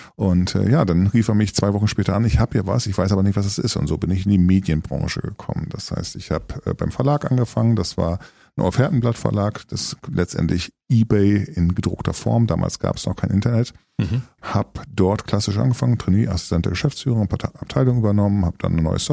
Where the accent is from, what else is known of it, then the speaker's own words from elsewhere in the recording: Germany; also born or lived in abroad; Wir sind da mehr oder weniger, wenn wir in Deutschland waren, auch groß geworden auf dem Hof.